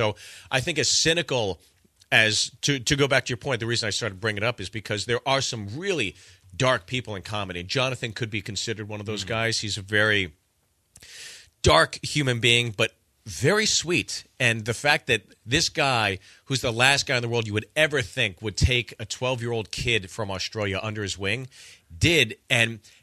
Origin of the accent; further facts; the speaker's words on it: Pittsburgh, Pennsylvania, United States; Pittsburgh.